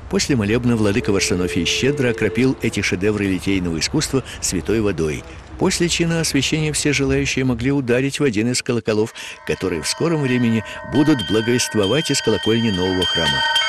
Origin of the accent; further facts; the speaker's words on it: Gusintsy, Russia; Я коренной житель села Гусинцы. Родился в 1946 году. Ходил в школу, здесь школа была. Катался на горе здесь, вырос здесь.